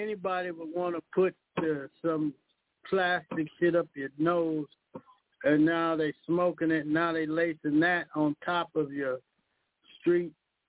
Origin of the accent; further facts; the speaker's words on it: Alabama, United States; I'm from Alabama.